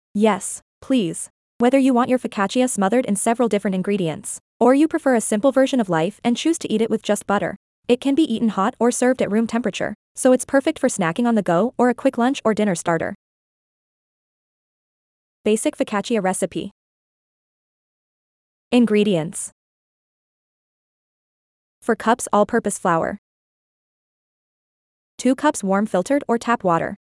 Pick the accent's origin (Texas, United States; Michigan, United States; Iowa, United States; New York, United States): Michigan, United States; it's disappointing that I can't enjoy these yummy treats daily right from my hometown in Michigan.